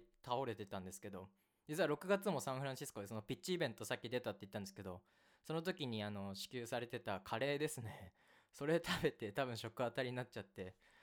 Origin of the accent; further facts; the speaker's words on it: Niigata, Japan; also born or lived in Tokyo; 日本じゃねえや地元の新潟とあと東京を結構週1ぐらいでずっと行き来してたんですけど